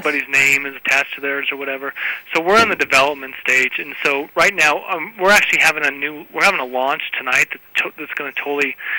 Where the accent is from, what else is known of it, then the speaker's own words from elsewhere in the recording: Denver, Colorado, United States; because it knows I'm from Denver